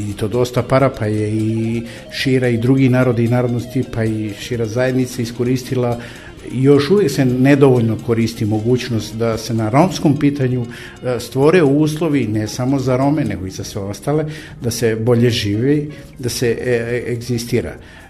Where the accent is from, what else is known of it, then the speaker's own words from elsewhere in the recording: Serbia; kažem opet srpska jer ja sam Srbin po državljanstvu